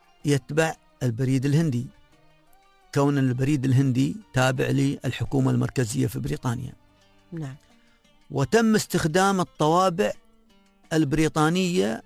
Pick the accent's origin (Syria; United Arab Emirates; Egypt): United Arab Emirates; نحن أبناء الإمارات وأبناء زايد.